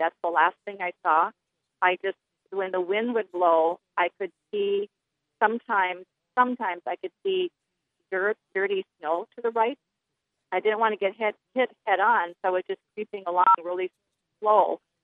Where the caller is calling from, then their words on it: Minneapolis, Minnesota, United States; Hi there, I'm calling you from Minneapolis.